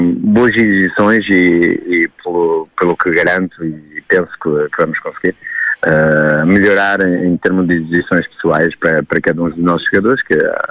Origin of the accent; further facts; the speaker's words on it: Chaves, Norte, Portugal; Sou de Chaves e espero que ele faça um bom trabalho também em Chaves